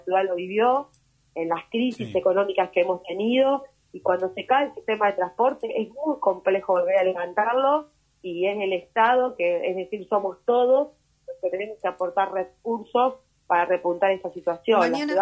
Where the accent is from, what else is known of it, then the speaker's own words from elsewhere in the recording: Rosario, Santa Fe, Argentina; en mi caso como rosarina y con el compromiso con los rosarinos que tengo, voy a estar defendiendo y levantando esa bandera de defensa de Rosario.